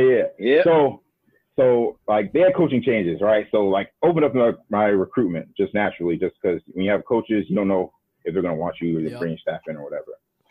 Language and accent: English; Ohio, United States; And obviously growing up in Ohio, that's all people really care about.